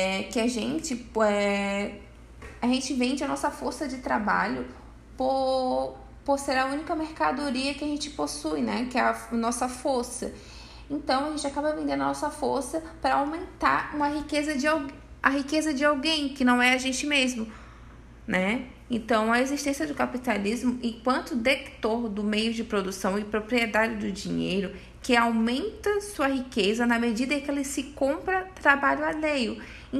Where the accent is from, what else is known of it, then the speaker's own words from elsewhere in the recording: Northeast Region, Brazil; Eu sou do Nordeste e eu conheço bastante lugares assim que mal tem saneamento básico, né, para pessoa sobreviver ali.